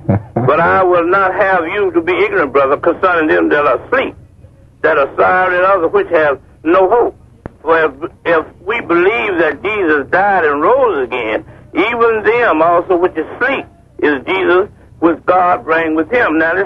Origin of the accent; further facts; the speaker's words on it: Detroit, Michigan, United States; from Detroit. I'm down here visiting.